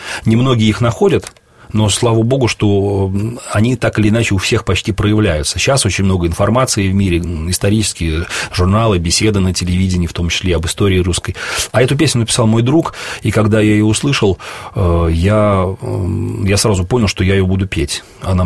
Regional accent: Russia; born there; Хотя я сам родился в России, я русский по национальности

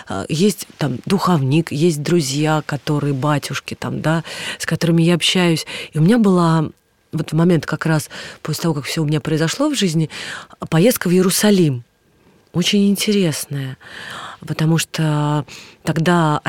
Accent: Moscow, Russia; born there; хотя я родилась в Москве

